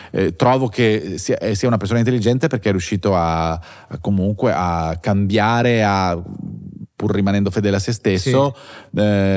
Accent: Padua, Veneto, Italy; a Prato della Valle a Padova nella mia città natale

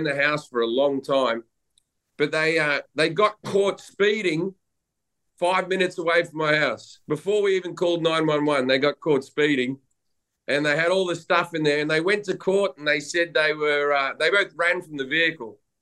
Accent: Australia; she's British and I'm Australian.

